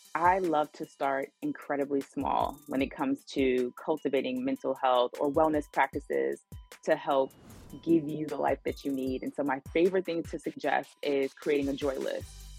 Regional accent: Brooklyn, New York, United States; I'm from Brooklyn, New York

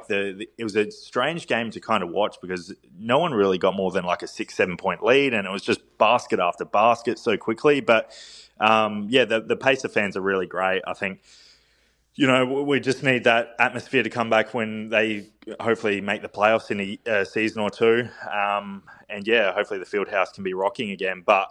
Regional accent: Australia; they actually shared an Australian wine from my home state

